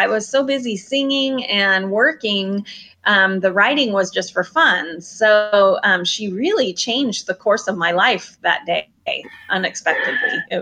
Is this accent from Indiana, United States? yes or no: no; San Diego, California, United States; I grew up in San Diego, and after I graduated high school, I got into our family business.